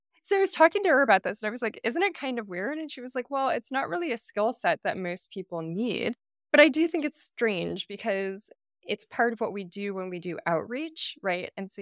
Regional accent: Los Angeles, California, United States; I grew up in Los Angeles next to the 10 freeway, and we could see the moon and maybe Venus and not a lot else

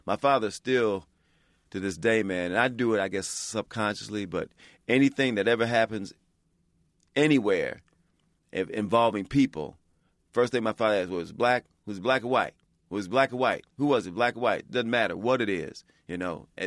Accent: Chicago, Illinois, United States; In a sense, I grew up in Chicago, and we grew up in predominantly black neighborhoods at first.

